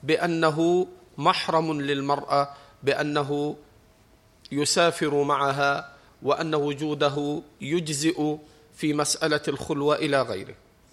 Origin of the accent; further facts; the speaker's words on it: Egypt; إحنا عندنا في مصر بنقول الحمى